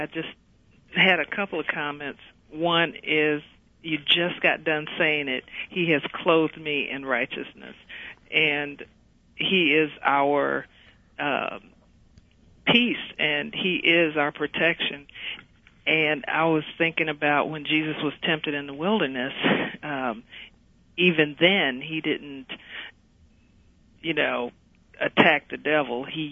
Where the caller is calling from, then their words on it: Atlanta, Georgia, United States; Hi, I'm calling from Atlanta, and I just wanted to say...